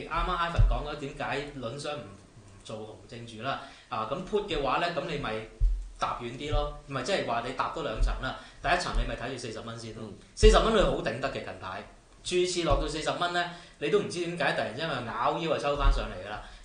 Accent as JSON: {"language": "Cantonese", "country": "China", "said": "我哋中國人嘅特色就係咁噶嘛。你唔信，你聽翻下我哋中國國歌就知啦。"}